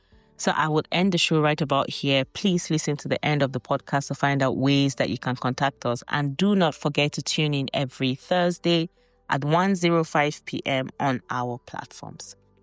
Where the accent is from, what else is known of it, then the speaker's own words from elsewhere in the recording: Nigeria; it is sad for those of us who are here and have to live through the fear of being Nigerian